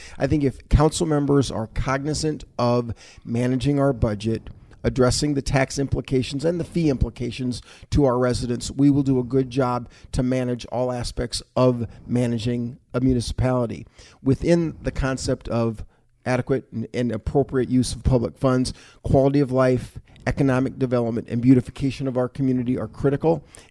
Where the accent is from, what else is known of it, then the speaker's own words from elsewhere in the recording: Sioux City, Iowa, United States; since our days growing up in Sioux City